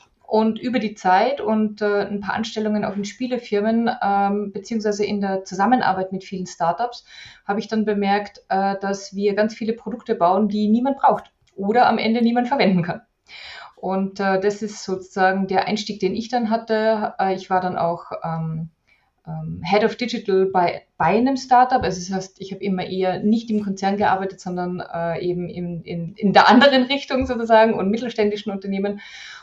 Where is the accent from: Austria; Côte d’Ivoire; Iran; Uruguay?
Austria; Also ich komme aus Österreich, das heißt, ich hoffe, dass alles verständlich ist. Manchmal rutsche ich so ein bisschen in den Dialekt rein. Also das heißt, ich bin aus Österreich.